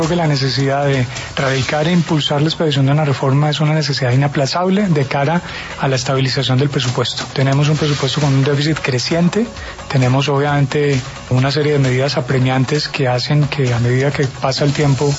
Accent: Colombia

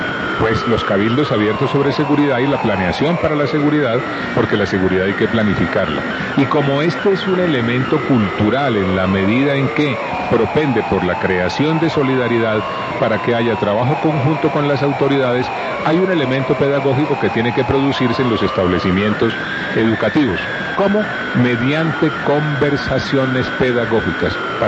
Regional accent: Colombia; Mire, yo como colombiano veo con inmensa preocupación lo que nos está pasando.

